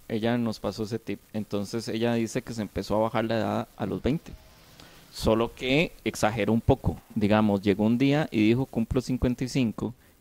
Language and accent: Spanish; Turrialba, Cartago, Costa Rica; Bueno, soy de Turrialba, ¿verdad?